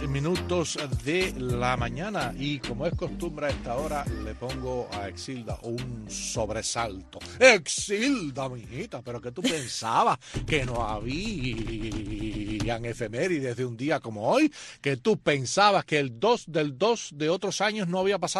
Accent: New York, United States; born there; yo que nací en Nueva York

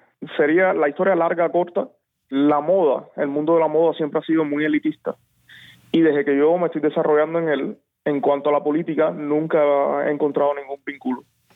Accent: Cuba; sabiendo que todos somos cubanos, los de dentro y los de afuera

